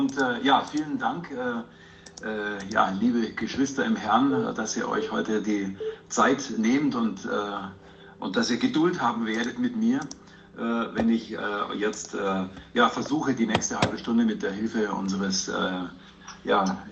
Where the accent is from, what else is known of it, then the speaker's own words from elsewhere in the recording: Munich, Bavaria, Germany; born there; also born or lived in Italy; ich bin gebürtig aus München, bin seit mehr als 30 Jahren bei der Bosch-Gruppe, war lange Zeit in München tätig, bin sehr viel im Ausland gewesen